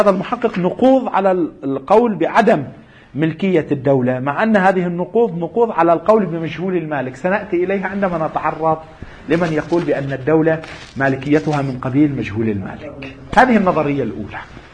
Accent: Lebanon; عندنا في لبنان يكون رئيس الدولة

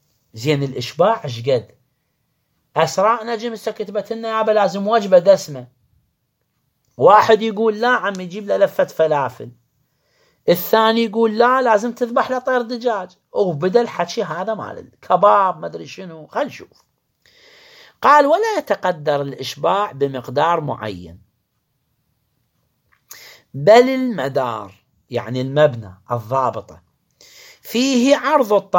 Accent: Iraq; مثلا احنا ما متعارف عندنا بالعراق، خلي ما نقول كل العراق، في بعض المناطق في العراق ما متعارف اكل الجراد.

